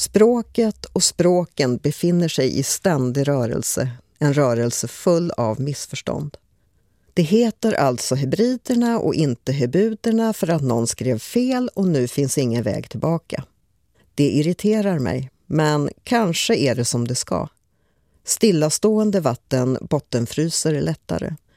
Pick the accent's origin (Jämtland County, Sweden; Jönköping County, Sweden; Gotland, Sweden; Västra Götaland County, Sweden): Jämtland County, Sweden; accent: Jamtish; first language Jamtish; Men språkljuden och intonationen liknar mitt modersmål jamska, jämtländska, en inlandsdialekt.